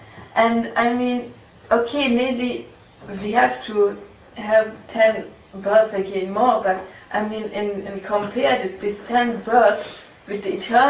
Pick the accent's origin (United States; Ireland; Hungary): Hungary; English is a second language; we visit because I'm from Hungary